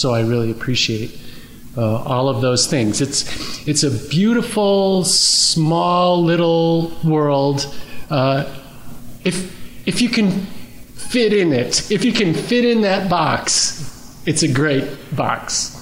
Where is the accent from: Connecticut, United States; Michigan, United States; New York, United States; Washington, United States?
Michigan, United States; Grand Rapids; I grew up in Grand Rapids, Michigan.